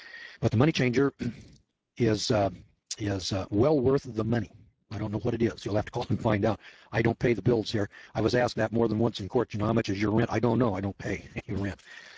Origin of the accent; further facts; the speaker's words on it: Missouri, United States; I'm from Missouri. Show me.